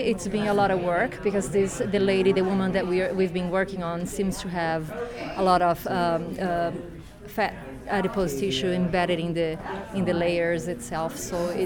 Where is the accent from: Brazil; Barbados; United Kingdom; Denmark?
Brazil; now in Portland, United States; I'm from Brazil.